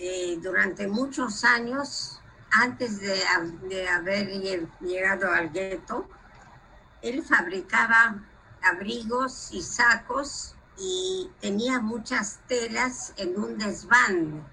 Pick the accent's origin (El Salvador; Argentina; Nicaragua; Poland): Poland; Warsaw, Masovian Voivodeship; born there; Spanish is a second language; Yo nací en Varsovia, Polonia, en 1936.